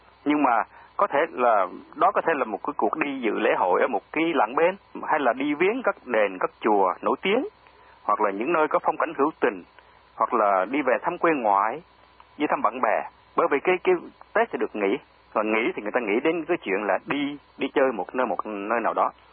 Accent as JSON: {"language": "Vietnamese", "town": "Hoi An", "region": "Quang Nam", "country": "Vietnam", "tie": "born or raised there", "said": "Đại khái ví dụ như cái phố Hội An mà chúng tôi đi học từ hồi nhỏ ở miền Trung đó"}